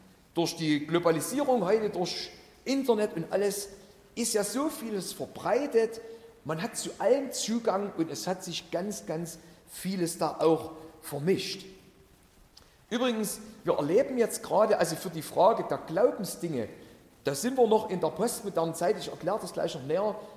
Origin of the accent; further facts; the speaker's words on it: East Germany, Germany; Zu DDR-Zeiten, wo ich groß geworden bin